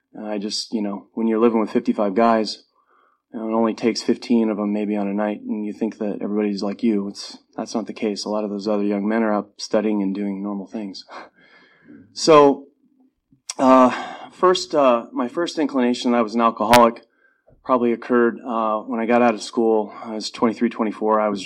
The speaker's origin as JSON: {"language": "English", "town": "Edmonds", "region": "Washington", "country": "United States", "tie": "born or raised there", "said": "So I grew up in Edmonds, and I had an amazing childhood, adolescence."}